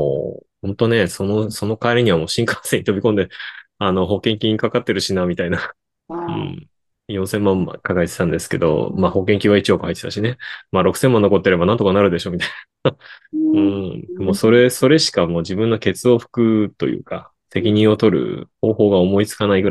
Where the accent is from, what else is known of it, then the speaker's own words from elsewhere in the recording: Niigata, Japan; 僕新潟なんですけども